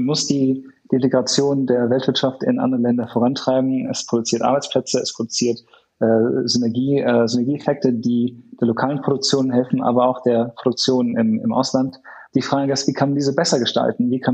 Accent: Hamburg, Germany; ich komme ursprünglich aus Hamburg

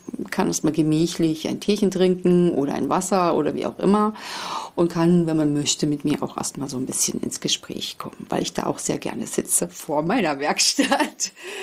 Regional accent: Wangelin, Mecklenburg-Vorpommern, Germany; Weil ursprünglich komme ich aus Wangelin, das ist in der Nähe von Plau am See, und habe dort meine Filzmanufaktur schon vor 19, 20 Jahren aufgebaut.

